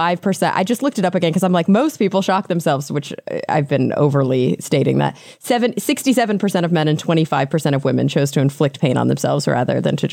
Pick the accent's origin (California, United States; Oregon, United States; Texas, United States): Texas, United States; moved away; I'm from Texas and was like, what is this white stuff on the ground?